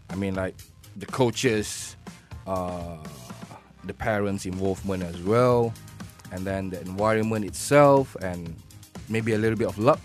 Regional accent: Perak, Malaysia; Perak. I'm from Perak.

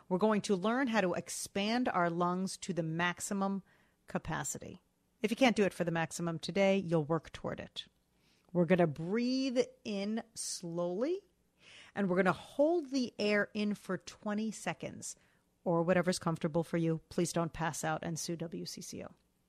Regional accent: Parsippany, New Jersey, United States; we had an astronaut who was from my hometown of Parsippany, New Jersey.

